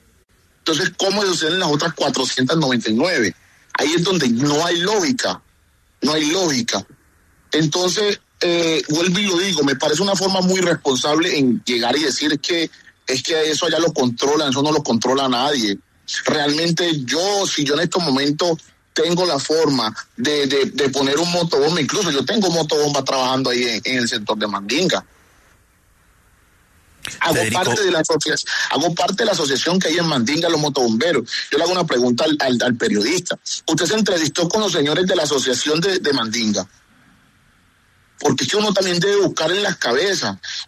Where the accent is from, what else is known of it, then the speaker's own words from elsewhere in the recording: Antioquia, Colombia; soy de acá de la zona, soy de acá del Bajo Cauca, soy nacido y criado en este sector y conozco este territorio.